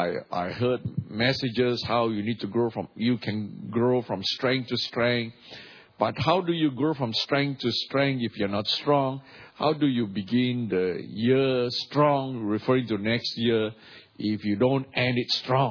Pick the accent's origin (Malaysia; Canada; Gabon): Malaysia; Well, we are from Malaysia, and our church is in Subang Jaya.